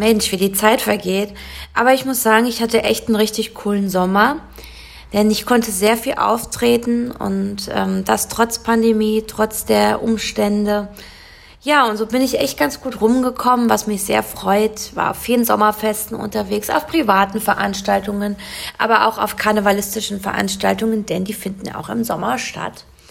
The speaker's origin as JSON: {"language": "German", "town": "Düsseldorf", "region": "North Rhine-Westphalia", "country": "Germany", "said": "ich komme aus Düsseldorf und bin da eben auch sehr viel im Rheinland unterwegs"}